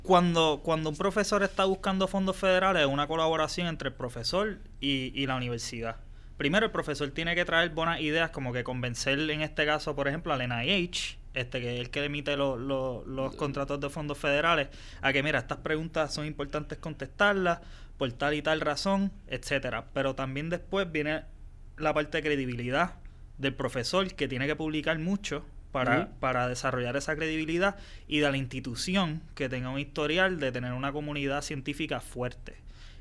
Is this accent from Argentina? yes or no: no; Puerto Rico; nosotros somos un país hispano